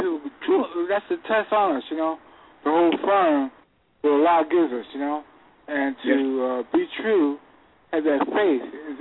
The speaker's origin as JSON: {"language": "English", "town": "Philadelphia", "region": "Pennsylvania", "country": "United States", "said": "I come from Philadelphia, and right now there's a imam who had to go to jail because he was corrupt."}